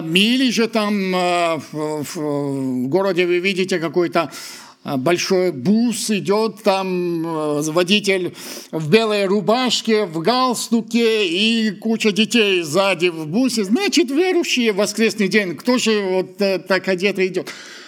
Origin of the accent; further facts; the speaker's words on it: Georgia; Вот я грузин, хотя я считаю, что не классический.